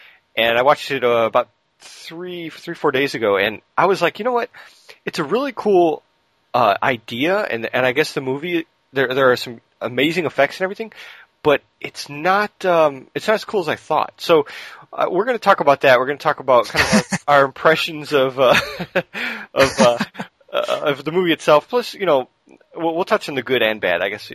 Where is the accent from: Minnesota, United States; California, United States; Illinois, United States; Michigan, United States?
Illinois, United States; Chicago; But it's funny because like I grew up north too in Chicago